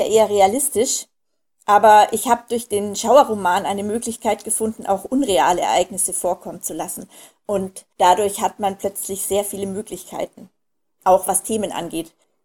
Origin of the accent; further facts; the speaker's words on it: Bavaria, Germany; Es gibt im Allgäu, in der Nähe von meinem Heimatort, einen Baum, der das Kindle genannt wird.